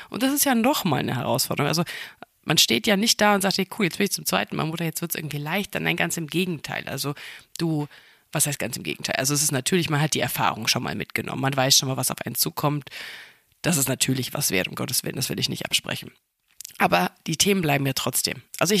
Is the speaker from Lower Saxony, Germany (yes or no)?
no; Bavaria, Germany; Ich komme ja aus Franken, da können wir das R richtig rollen.